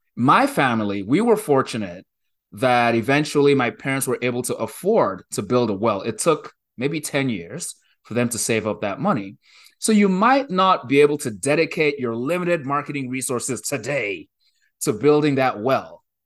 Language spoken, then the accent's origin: English; Nigeria; I grew up in Nigeria in a fairly large city, a city of 4 million people in Nigeria.